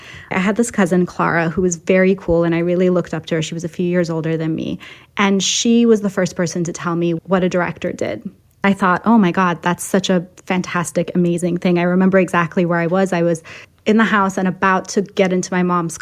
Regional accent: Iran; Even when I was growing up in Iran

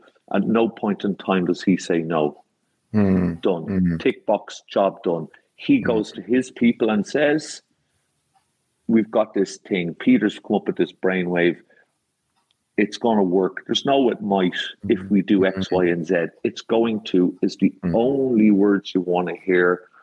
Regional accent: Ireland; something I would have seen as an Irish guy from this hemisphere

